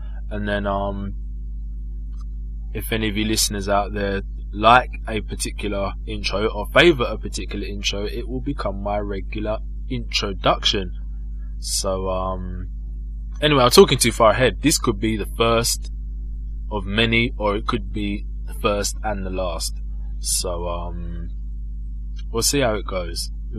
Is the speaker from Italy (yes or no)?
no; United Kingdom; I am from the UK. I am British.